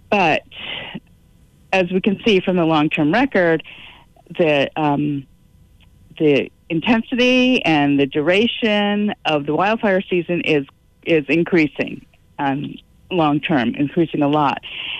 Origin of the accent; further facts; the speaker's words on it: East Coast, United States; also born or lived in Colorado; now in Anchorage, United States; I can tell you living in Anchorage that, I grew up on the East Coast and I've lived in Colorado.